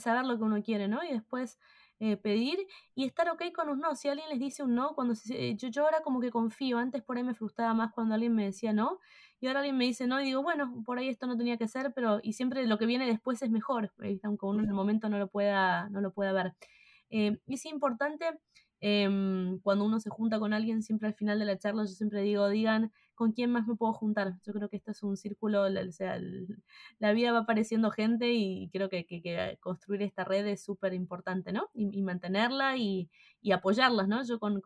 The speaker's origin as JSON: {"language": "Spanish", "country": "Argentina", "said": "Yo soy argentina y es lo que me hace especial y es lo que me hace única."}